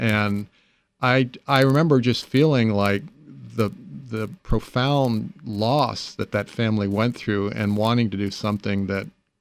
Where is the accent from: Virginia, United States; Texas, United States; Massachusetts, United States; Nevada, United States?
Virginia, United States; Hampton; And Alan lived in my hometown of Hampton, and also in Newport News.